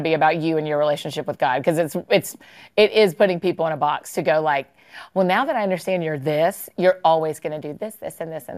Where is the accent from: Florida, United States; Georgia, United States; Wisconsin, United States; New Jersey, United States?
Georgia, United States; Atlanta; Yeah, my hometown.